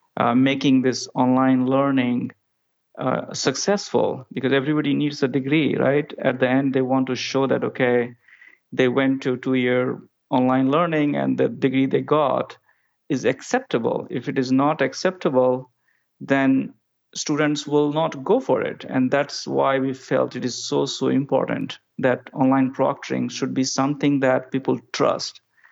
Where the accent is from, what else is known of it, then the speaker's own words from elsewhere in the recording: India; moved away as an adult; now in United States; My background, like I grew up in India.